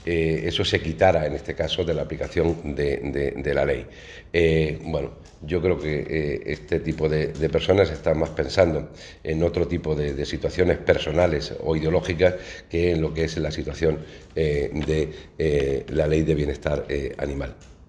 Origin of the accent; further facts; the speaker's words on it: Castilla-La Mancha, Spain; ahora mismo en mi tierra, en Castilla-La Mancha